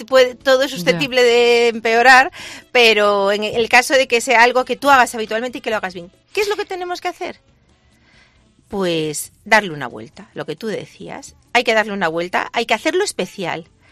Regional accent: Galicia, Spain; Además, como los gallegos, tenemos unos. Como tenemos muy buen producto, nuestra cocina es muy sencilla

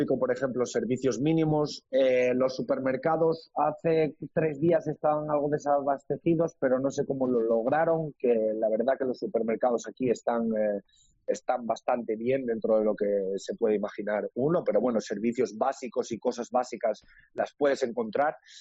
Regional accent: Asturias, Spain; como buen asturiano, del precio que me iban a cobrar, que si era muy caro, el regateo. Sabemos que los del norte nos gusta mucho esas cosas.

